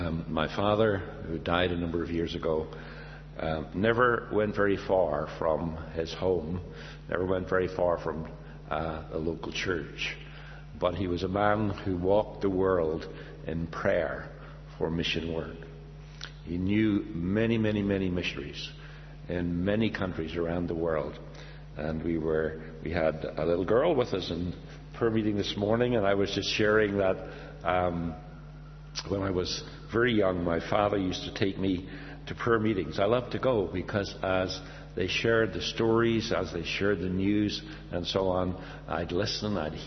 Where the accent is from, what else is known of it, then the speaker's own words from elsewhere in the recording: Northern Ireland, United Kingdom; accent: Northern Irish; You'll hear from my accent that I'm from Northern Ireland